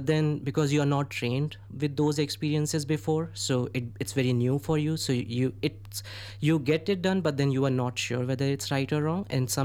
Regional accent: India; English is a second language; I was growing up in India, you know, stress isn't very commonly talked about.

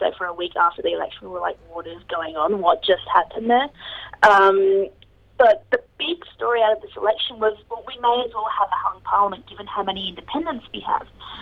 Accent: Australia; We're a great country, honestly. Come visit. It's not that bad.

